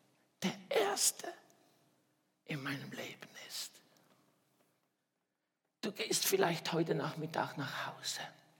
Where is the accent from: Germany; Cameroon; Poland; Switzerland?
Switzerland; Ich selber bin Schweizer. Der einzige in meiner Familie, der Schweizerdeutsch reden kann.